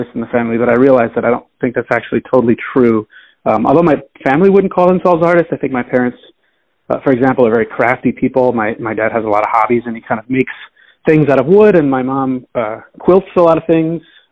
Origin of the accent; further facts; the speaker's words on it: Miami, Florida, United States; born there; I mean, so I was born in Miami, and I wasn't born on the island